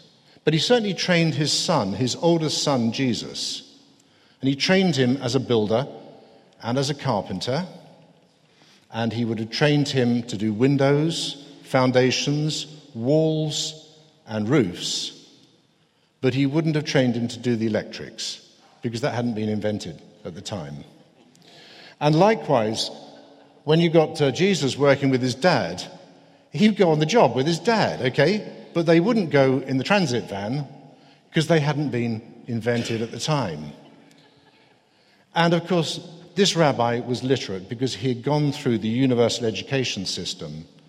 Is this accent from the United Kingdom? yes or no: yes; South East England, United Kingdom; now in London, United Kingdom; sides of Portsmouth Harbour, which is the home of the British Royal Navy. So I've lost my accent through, because I came to London in 1969 and never really went back.